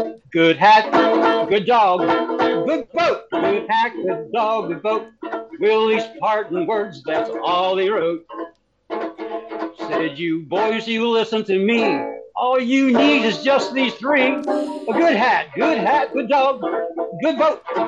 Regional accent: Annapolis, Maryland, United States; Well, it's my hometown, and I just passed it this morning on our boat

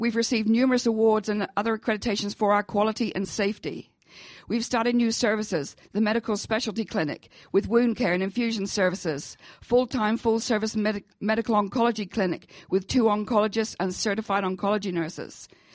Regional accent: England, United Kingdom; As you can probably tell, I was born in England. I was raised there, educated there, became a registered nurse and a certified nurse midwife.

